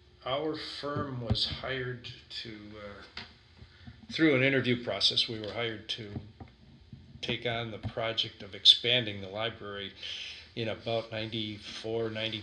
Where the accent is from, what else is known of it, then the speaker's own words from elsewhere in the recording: Sheboygan, Wisconsin, United States; I am, yes. I was born and raised in Sheboygan.